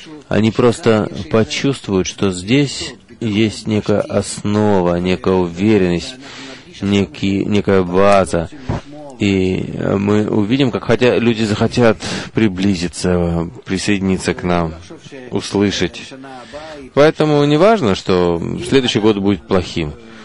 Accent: Russia; now in Israel; Я, когда выехал из России, прошло уже около 40 лет, и я не знаю, что там происходит, это уже совершенно другой народ, совершенно другой подход к жизни. Когда я прибыл в Израиль

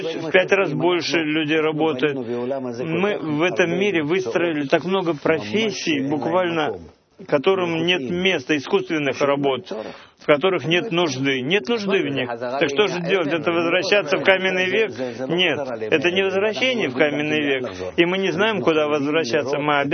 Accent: Israel; Вот я из Мошавы, я понимаю, что такое сельское хозяйство

